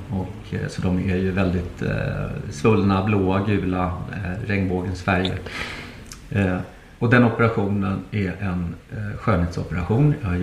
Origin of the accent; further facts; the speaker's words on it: Nacka, Stockholm County, Sweden; jag var inne på att köpa ett hus i Nackan där jag är uppvuxen